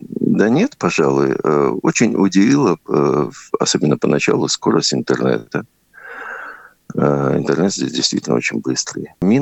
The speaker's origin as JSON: {"language": "Russian", "country": "Russia", "said": "я сказал, что я из России."}